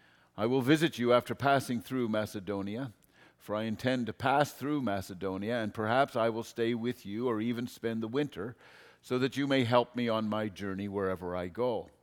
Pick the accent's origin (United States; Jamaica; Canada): Canada; the Maritimes; born there; I am a Maritimer by birth. I am a Newfoundlander by desire. I wasn't born there, so I can't claim it.